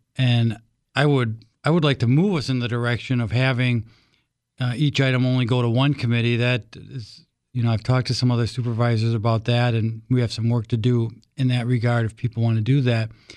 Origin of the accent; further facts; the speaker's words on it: Milwaukee, Wisconsin, United States; When I was a kid, I grew up near Dineen Park, took golf lessons there, took swimming lessons there.